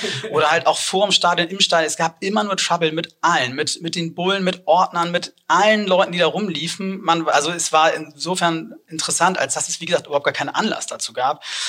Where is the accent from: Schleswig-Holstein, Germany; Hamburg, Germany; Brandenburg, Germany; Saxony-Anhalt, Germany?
Hamburg, Germany; als Hamburger